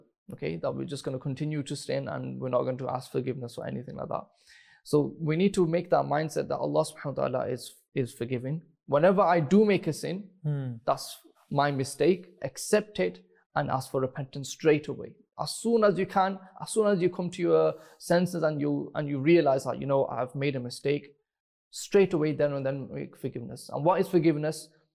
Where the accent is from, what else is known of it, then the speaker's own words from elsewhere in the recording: Doncaster, Yorkshire and the Humber, United Kingdom; Doncaster.